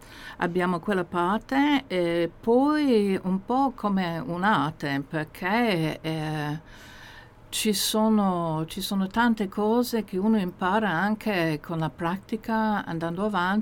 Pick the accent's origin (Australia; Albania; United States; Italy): Australia; Sydney, New South Wales; Italian is a second language; moved away; Io in origine sono australiana, vengo da Sydney, ma mi mancano tanti anni da Sydney.